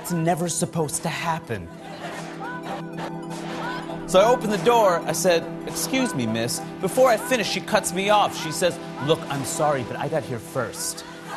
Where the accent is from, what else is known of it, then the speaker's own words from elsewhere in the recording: Queens, New York, United States; So I grew up in Queens, New York. Whenever I fly home, my father will still pick me up at the airport, which is really sweet of him.